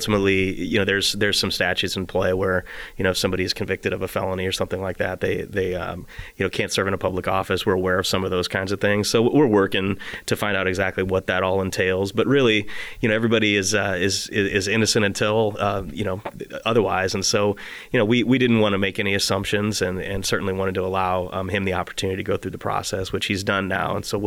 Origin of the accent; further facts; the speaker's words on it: Illinois, United States; So I was really, and growing up in McLean County, and I was very aware of District 87 and the good work that's done.